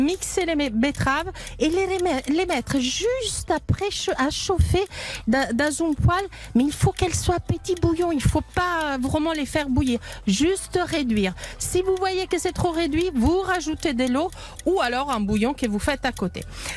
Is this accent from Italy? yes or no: yes; Italy; vous savez, je suis italienne.